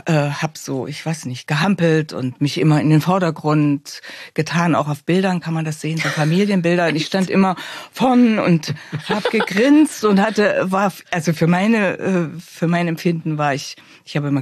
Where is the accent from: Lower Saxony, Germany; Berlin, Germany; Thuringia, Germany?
Thuringia, Germany; dass jetzt nicht jeder hört, ich komme aus Thüringen.